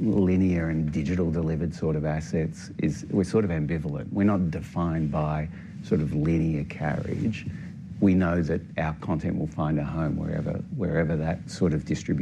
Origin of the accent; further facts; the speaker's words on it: Australia; So my home country in Australia